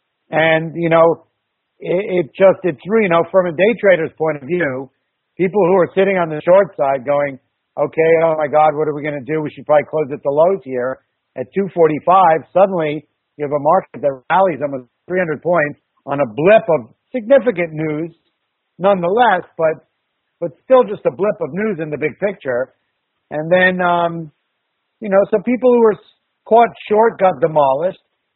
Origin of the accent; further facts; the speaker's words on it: New York City, New York, United States; Well, I grew up in New York City. My parents are actually Eastern European. They are Holocaust survivors. They came to New York in 1950. So I grew up here on the Upper West Side in New York.